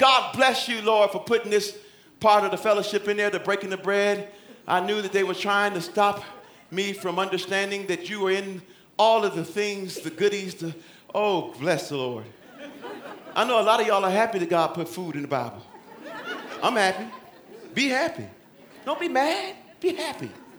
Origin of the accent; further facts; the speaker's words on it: Detroit, Michigan, United States; I'm from Detroit.